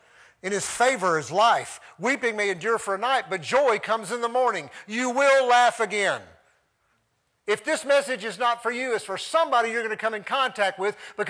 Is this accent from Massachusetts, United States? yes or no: no; Gaffney, South Carolina, United States; I grew up in Gaffney, South Carolina. Don't hold that against me